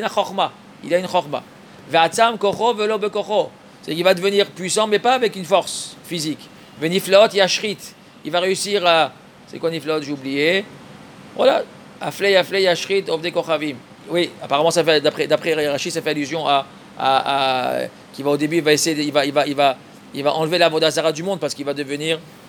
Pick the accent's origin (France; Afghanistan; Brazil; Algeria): France; c'est pas demain la veille, comme on dit chez nous en France, en français.